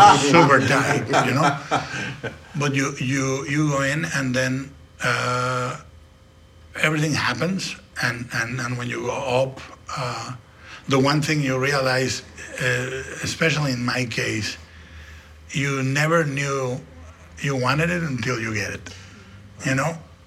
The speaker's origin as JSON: {"language": "English", "town": "Guadalajara", "region": "Jalisco", "country": "Mexico", "said": "Yeah, and I wrote him, and I said, look, I'm a kid from Guadalajara."}